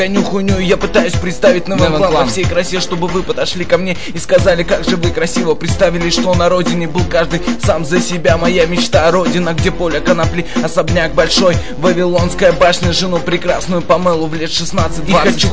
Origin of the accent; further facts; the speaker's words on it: Estonia; я из Эстонии, всем. Но родился в Советском Союзе.